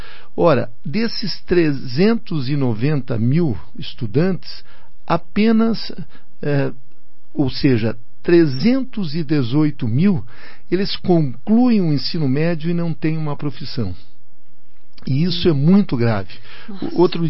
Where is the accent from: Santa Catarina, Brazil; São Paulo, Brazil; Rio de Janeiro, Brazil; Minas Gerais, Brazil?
Santa Catarina, Brazil; porque eu sou lá do interior de Santa Catarina, e lá a gente começava a trabalhar cedo. Eu com 10 anos já era engraxate.